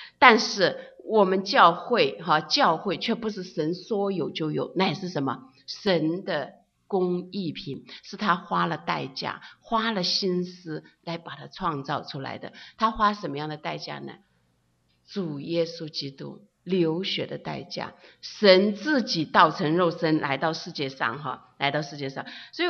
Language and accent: Chinese; China; now in United States; 我们都从中国来到了美国